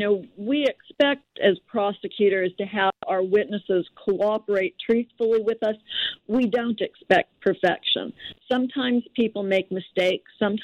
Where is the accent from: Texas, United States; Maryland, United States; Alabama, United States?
Alabama, United States; I'm actually from North Alabama.